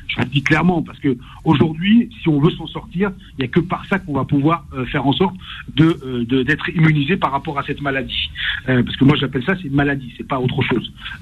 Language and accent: French; France; born there; nous, on est nés en France. Ouais. Nos parents sont venus en France.